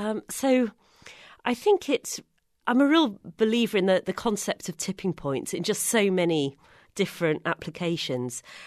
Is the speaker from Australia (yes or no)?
no; United Kingdom; You know, being British, we don't really like to kind of wash our dirty linen in public, as the phrase goes.